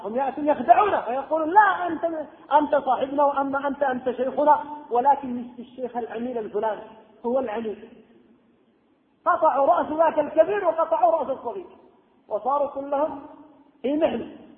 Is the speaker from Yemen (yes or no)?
yes; Yemen; عندنا في اليمن بحمد الله دور حديث كثيرة